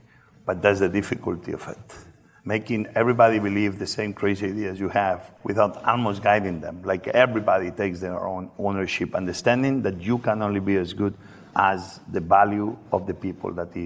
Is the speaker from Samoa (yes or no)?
no; Barcelona, Catalonia, Spain; English is a second language; also born or lived in New York; now in Puerto Rico; And I came back to New York to open a Catalan restaurant, a restaurant from Barcelona, because I grew up in Barcelona.